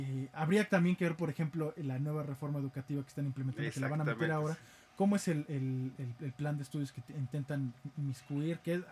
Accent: Mexico; Pero pues yo soy mexicano y les digo

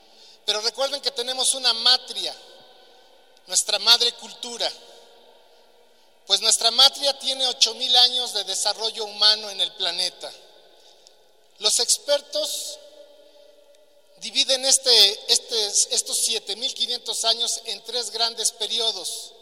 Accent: Oaxaca, Mexico; Vengo de Oaxaca

